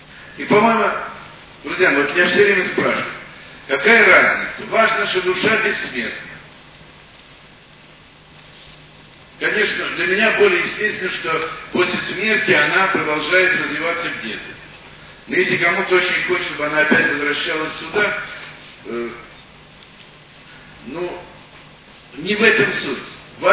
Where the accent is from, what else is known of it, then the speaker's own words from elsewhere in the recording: Moscow, Russia; born there; Я хотя родился в Москве